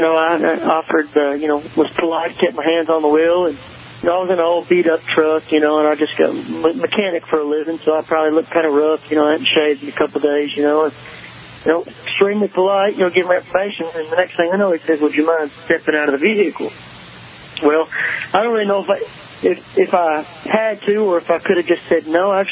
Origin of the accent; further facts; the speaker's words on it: Nashville, Tennessee, United States; I grew up in Nashville, and the police in Nashville are a whole lot different